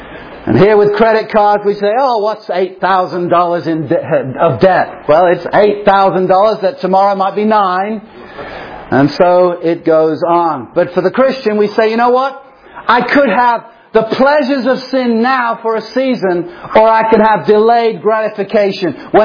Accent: England, United Kingdom; I grew up in England

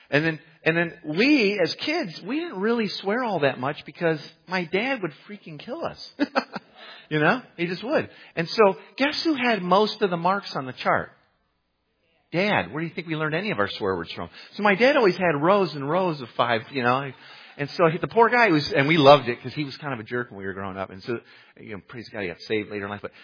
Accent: Waukegan, Illinois, United States; one of the most awesome memories I have of growing up in Waukegan

